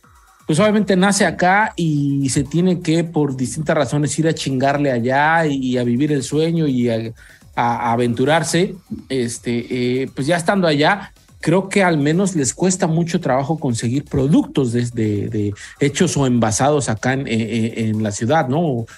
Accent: Mexico; nosotros como mexicanos, pues obviamente estamos acostumbrados, crecimos y decimos que nuestros productos son los mejores porque los venimos consumiendo desde la infancia

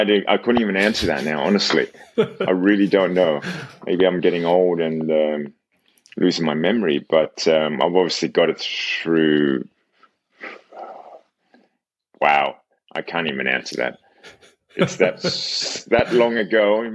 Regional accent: Darwin, Northern Territory, Australia; I was born and raised in Darwin, Northern Territory. And my father was English

